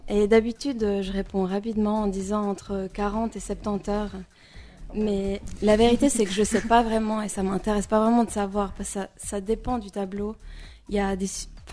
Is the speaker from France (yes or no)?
no; Switzerland; Je suis née d'une mère allemande et d'un père irlandais. J'ai grandi en Suisse.